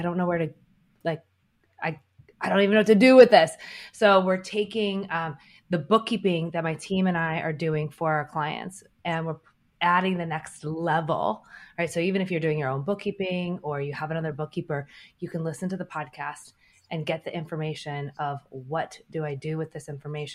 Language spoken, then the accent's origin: English; Ohio, United States; I am from Ohio, so just Midwest town, and I grew up in this development where we like played outside until the streetlights came on.